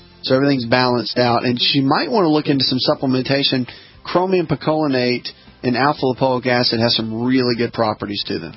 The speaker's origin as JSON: {"language": "English", "region": "the South", "country": "United States", "tie": "born or raised there", "said": "I mean, I've been bit by ticks many times growing up in the South when I was little."}